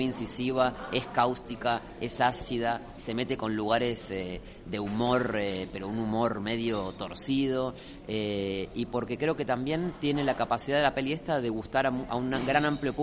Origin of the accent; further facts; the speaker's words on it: Argentina; yo siendo argentino me encuentro trabajando en dos de las pelis